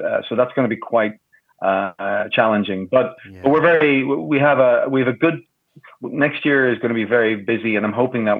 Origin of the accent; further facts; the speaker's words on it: Ireland; because I'm from Ireland.